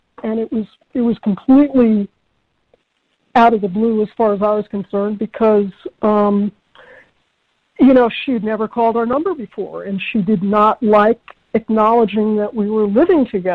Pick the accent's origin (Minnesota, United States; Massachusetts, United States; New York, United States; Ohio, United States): New York, United States; Brooklyn; moved away as an adult; now in Boulder, United States; I grew up in New York, Brooklyn. I basically came to Colorado because it was 2,000 miles away from my folks.